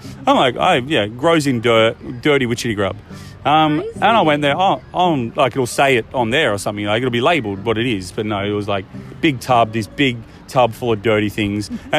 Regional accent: Bathurst, New South Wales, Australia; now in Sydney, Australia; I'm a country boy from Bathurst. I've moved to Sydney.

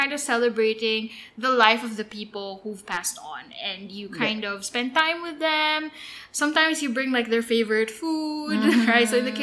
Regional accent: Central Luzon, Philippines; and I, you know, are mostly from the Tagalog kind of tradition. Or she's from Batangas, I'm from Pampanga.

